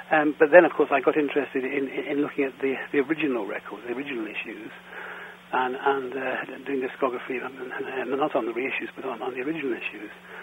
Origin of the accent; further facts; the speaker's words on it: Nottingham, East Midlands, United Kingdom; also born or lived in Gloucester / Stroud; was born in Gloucester, in the UK, of course, on the 25th of January, 1939. And I was brought up for the first few years in Stroud, a little town in the Cotswolds. And at the age of eight, we moved to Nottingham. And so I spent my formative years in Nottingham.